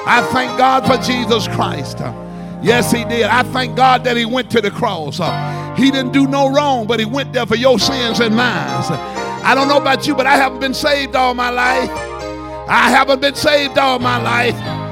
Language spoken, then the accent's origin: English; Mississippi, United States; I came all the way from Mississippi to bless you.